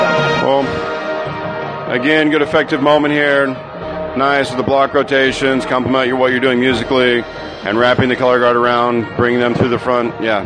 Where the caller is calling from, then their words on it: Indianapolis, Indiana, United States; I'm joining you from Indianapolis, Indiana.